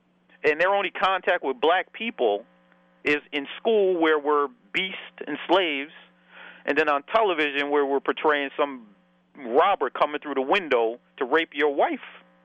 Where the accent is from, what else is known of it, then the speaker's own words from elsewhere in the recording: Peekskill, New York, United States; you have my hometown of Peekskill, which the city government reeks, smells of racism.